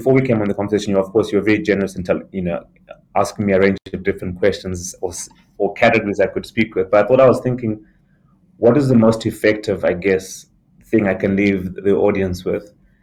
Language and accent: English; Zimbabwe; so I come from Zimbabwe